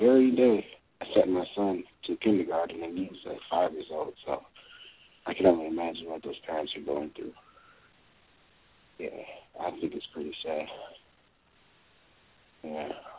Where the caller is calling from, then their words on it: Chicago, Illinois, United States; I'm calling from Chicago.